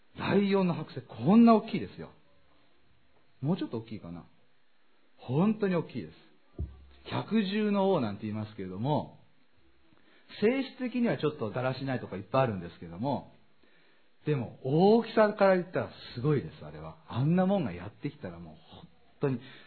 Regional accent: Tokyo, Japan; 東京にね、多摩動物園で私の実家の近くにあるんです。

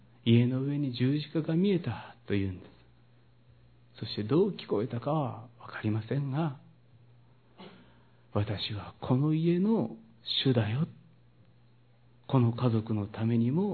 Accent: Kyoto, Japan; 私の実家は京都の田舎の熱心な日蓮宗の家でした。祖父母同居の中で姉と妹と私のこの三人に、母は信仰を伝えないとと一生懸命教会に連れて行ってくれました。

